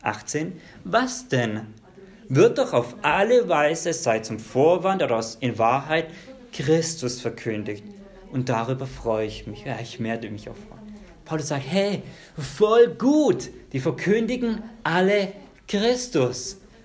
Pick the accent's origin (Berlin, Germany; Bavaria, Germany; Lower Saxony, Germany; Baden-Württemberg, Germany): Baden-Württemberg, Germany; Ich komme aus dem Zabergäu, Richtung Heilbronn, da heißt immer, den würden wir nach Weinsberg liefern.